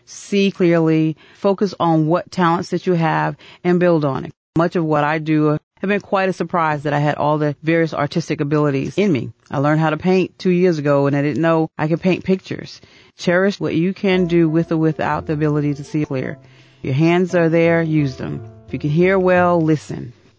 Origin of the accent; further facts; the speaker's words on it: New York City, New York, United States; now in Atlanta, United States; No, I'm not. I'm originally from New York City.